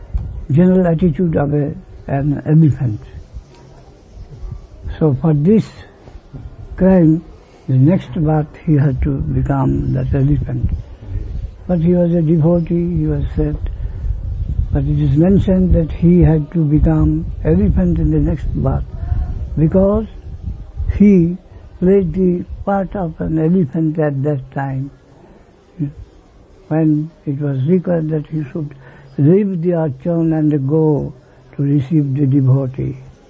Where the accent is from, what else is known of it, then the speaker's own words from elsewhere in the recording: Kolkata, West Bengal, India; English is a second language; I was from Calcutta, from my quarter, I was visiting.